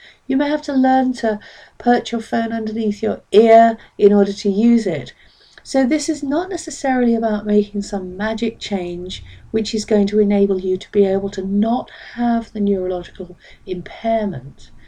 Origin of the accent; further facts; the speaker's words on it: Reading, South East England, United Kingdom; I'm from Reading in Berkshire in the UK.